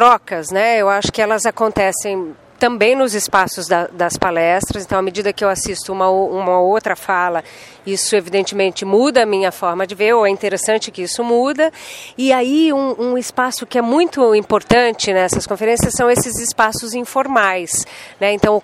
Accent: São Paulo, Brazil; now in Brasília, Brazil; Eu sou de Brasília, na verdade eu sou de São Paulo também, mas eu moro há 7 anos em Brasília

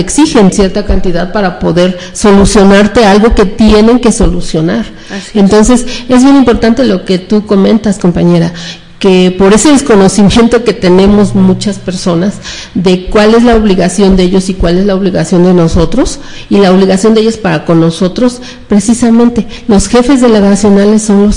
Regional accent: Mexico City, Mexico; aquí en la Ciudad de México, yo soy de aquí, de la Ciudad de México

